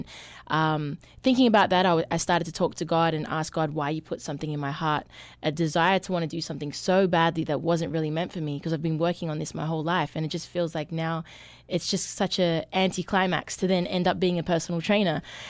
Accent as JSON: {"language": "English", "country": "Australia", "tie": "born or raised there", "said": "when I was younger growing up in Australia"}